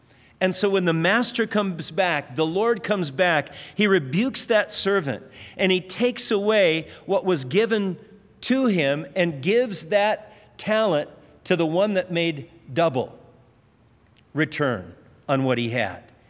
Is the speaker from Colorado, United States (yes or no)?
no; Hawaii, United States; And we said, "Yeah, we're from Hawaii."